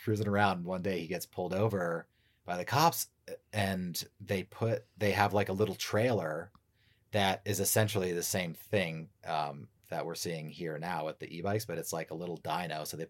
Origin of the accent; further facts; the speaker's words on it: United States; I grew up outside the New York metro area.